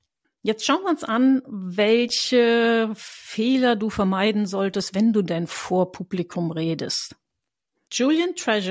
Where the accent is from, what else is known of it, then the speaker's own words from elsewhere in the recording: Rhineland, Germany; für mich als Rheinländer ist es schwer.